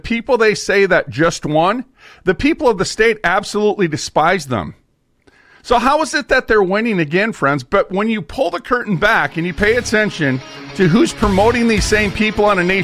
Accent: Minnesota, United States; Here, I'm from Minnesota.

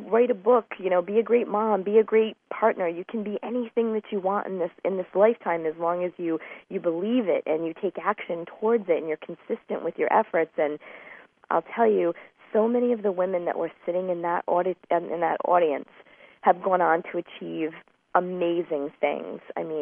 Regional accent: Woonsocket, Rhode Island, United States; And the business that I started in my hometown of Woonsocket, Rhode Island, suddenly was in Massachusetts

